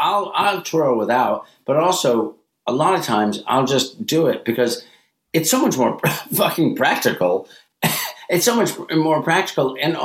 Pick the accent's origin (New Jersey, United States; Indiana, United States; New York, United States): New York, United States; Westchester; I grew up in Westchester. I grew up only 50 miles away from New York.